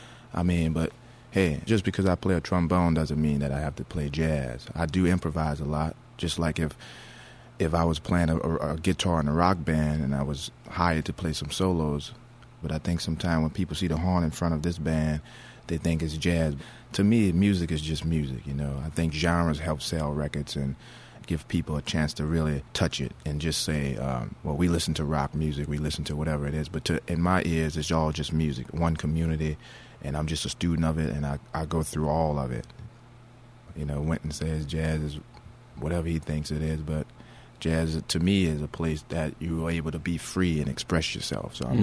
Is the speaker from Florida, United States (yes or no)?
no; New Orleans, Louisiana, United States; Dumaine Street, that's a street that I grew up on in New Orleans in the Treme neighborhood.